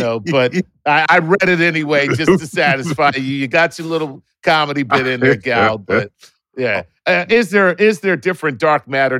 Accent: San Jose, California, United States; I'm from San Jose, California.

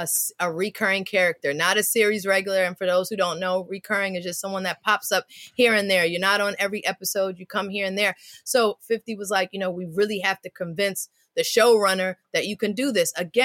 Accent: Brooklyn, New York, United States; I'm from Brooklyn. I grew up in New York.

